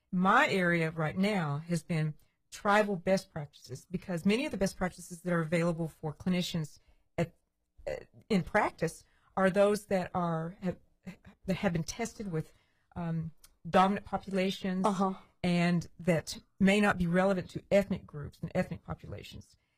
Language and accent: English; Amarillo, Texas, United States; Now, I grew up in West Texas, so there's horses and quarter horses everywhere.